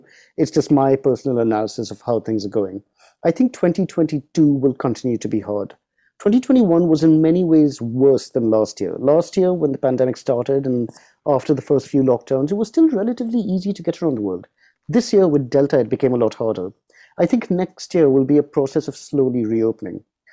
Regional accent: United Kingdom; If I go in there as a Brit with my NHS app

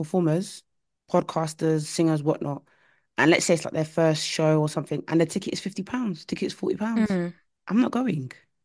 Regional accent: United Kingdom; oh, no, it's just fine. I'm just being British.

